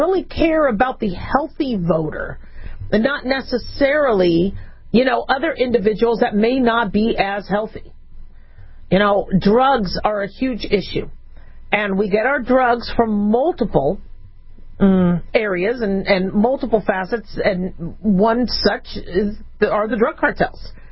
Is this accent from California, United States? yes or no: yes; California, United States; I'm from California. I had a lot of hopes. I think California is one of the most amazing states.